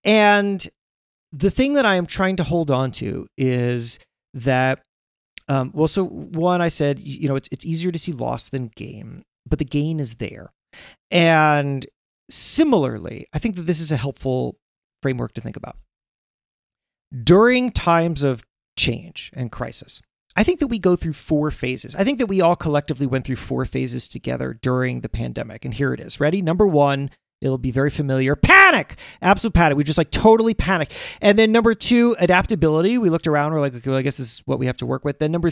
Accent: New York, United States; I'm a New Yorker. I'm an urban person. And I don't like all these roads where people drive instead of walk.

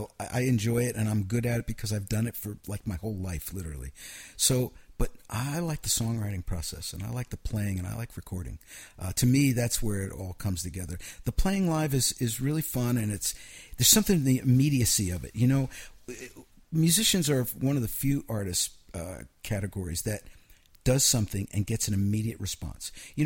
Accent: Pennsylvania, United States; And I grew up in Pennsylvania, a small town. There was a sheep farm right behind the house, woods and fields, and I went from being born in a city to being a country kid, basically.

